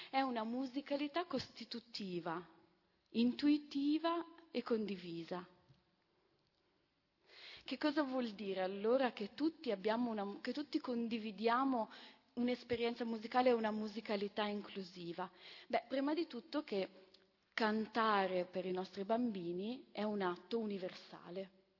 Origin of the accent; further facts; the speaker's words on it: Florence, Tuscany, Italy; accent: Florentine; nasciamo, piangiamo nel nostro dialetto fiorentino